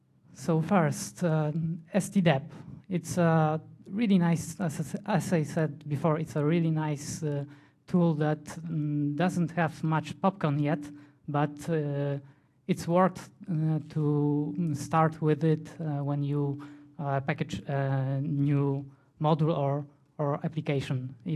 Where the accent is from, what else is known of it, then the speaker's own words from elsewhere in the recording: Poland; English is a second language; I'm from Poland.